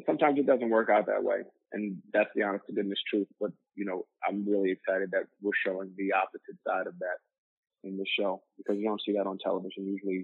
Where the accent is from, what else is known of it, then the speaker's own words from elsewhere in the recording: Manhattan, New York, United States; No, I grew up in Manhattan.